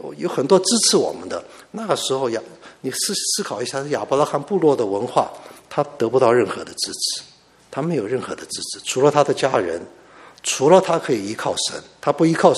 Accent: South Korea; 但是这一刻我在韩国长大的时候，他们常常唱这个我的家在山的那一边

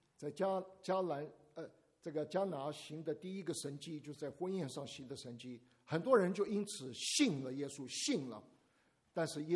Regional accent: China; 咱们中国人很不合群，为什么呢？因为我们中国人是非常自我

